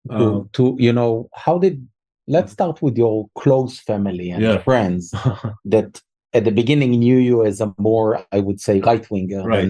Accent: Jerusalem, Jerusalem District, Israel; You know, you mentioned that we're both from Jerusalem, mm-hmm. born and raised, as we say, and we both experienced the first and the second Intifada.

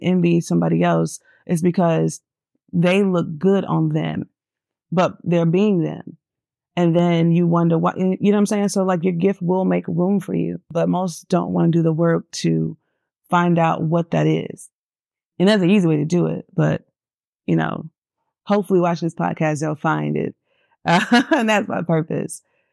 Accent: North Carolina, United States; also born or lived in Georgia, United States; I'm a native of Georgia. I'm a real Georgia peach, real life. So I was raised in North Carolina primarily. And yeah, so I'm a Southern girl at heart.

